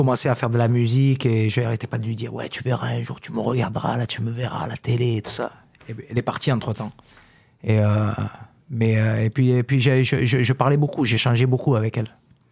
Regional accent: Carpentras, Provence-Alpes-Côte d'Azur, France; Et pourtant moi, je viens du sud de la France, d'une ville qui s'appelle Carpentras. On est très loin de Paris, on est très loin du showbiz

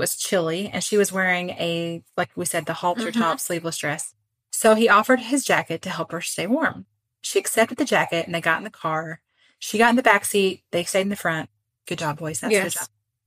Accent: Puerto Rico; So I grew up in Puerto Rico.

